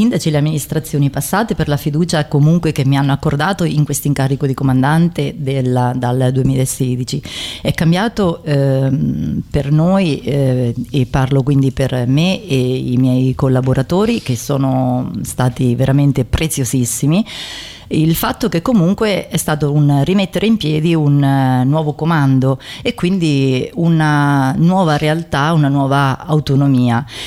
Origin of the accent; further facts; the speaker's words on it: Macerata, Marche, Italy; Perché vengo da Macerata